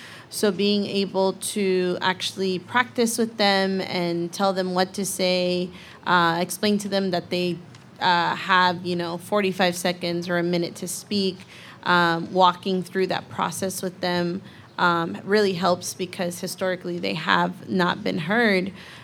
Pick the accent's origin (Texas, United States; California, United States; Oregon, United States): California, United States; Los Angeles; growing up in Koreatown, being the daughter of immigrants